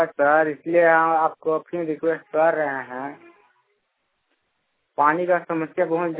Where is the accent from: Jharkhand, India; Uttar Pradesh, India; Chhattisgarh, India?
Jharkhand, India; हम तो सिमडेगा जिला का रहने वाले हैं